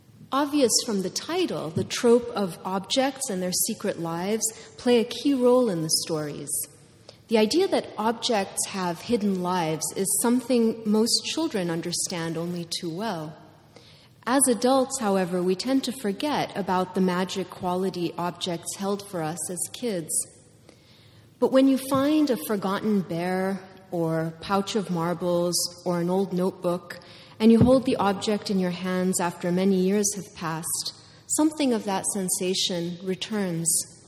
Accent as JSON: {"language": "English", "country": "Kuwait", "tie": "born or raised there", "first_language": "English", "said": "So despite the fact that I grew up mainly in Kuwait, English was and remains my first language, indeed my mother tongue."}